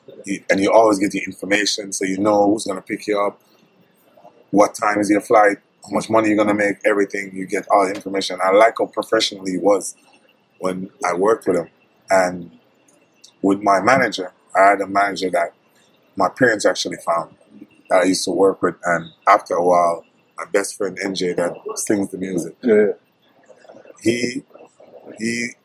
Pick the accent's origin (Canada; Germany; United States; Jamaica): Jamaica; I was like, yo, I'm from Jamaica.